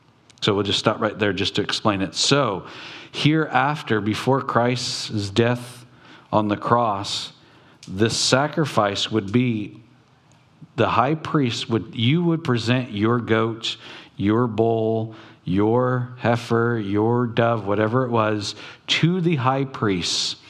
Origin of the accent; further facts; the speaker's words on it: Long Beach, California, United States; I know some of you are farmers or whatever, but I'm from Long Beach.